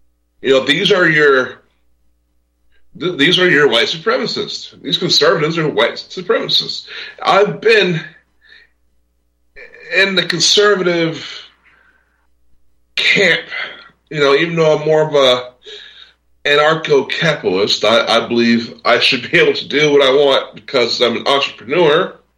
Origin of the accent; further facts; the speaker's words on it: Texas, United States; You know, I grew up in Texas. You guys know that. I was raised in Texas.